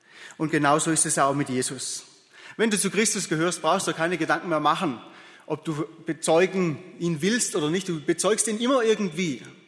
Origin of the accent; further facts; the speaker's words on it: Heilbronn, Baden-Württemberg, Germany; Ich bin ja auch aus der Nähe von hier, ganz grob gesagt, Heilbronner Gegend.